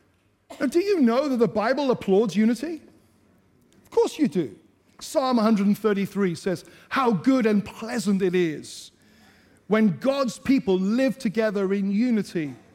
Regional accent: Wales, United Kingdom; Now, I'm from Wales. I reckon that was Welsh.

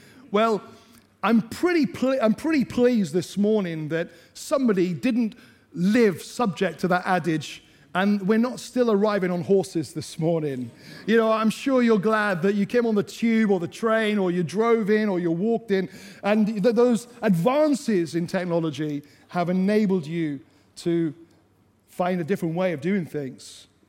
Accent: Wales, United Kingdom; Now, I'm from Wales. I reckon that was Welsh.

